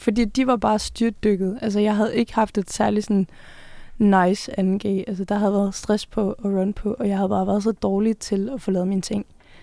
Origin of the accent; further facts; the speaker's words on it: Haderslev, Region of Southern Denmark, Denmark; jeg er fra Haderslev og født og opvokset i sådan på en lille villavej lidt uden for byen. Og så for nogle år siden flyttede på en gård med mine forældre.